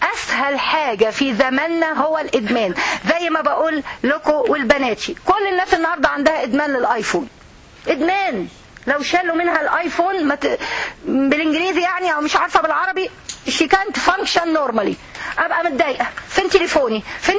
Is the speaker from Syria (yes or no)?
no; Egypt; ده مثل عندنا في مصر